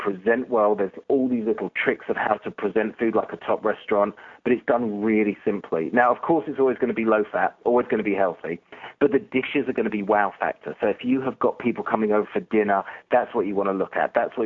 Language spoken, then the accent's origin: English; London, United Kingdom; moved away as an adult; now in United States; Grew up in London, just a little bit north in London, and, you know, suburb, and loved it. Great experience, and I have enjoyed living in America a lot. I came here 6 years ago. When I got married, I moved to central London, so moved right into the city